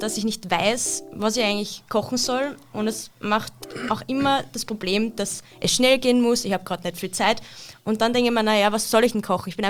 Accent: Lower Austria, Austria; ich bin auch aus Niederösterreich, aber eher aus der ländlichen Gegend

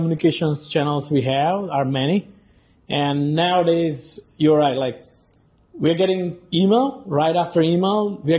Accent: India; moved away as an adult; now in Canada; I'm from India, basically, but I moved to Canada like 10 years ago.

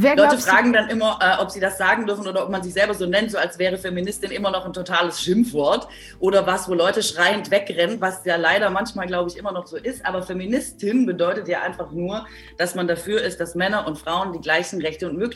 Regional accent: Baden-Württemberg, Germany; ich komme ja aus Baden-Württemberg

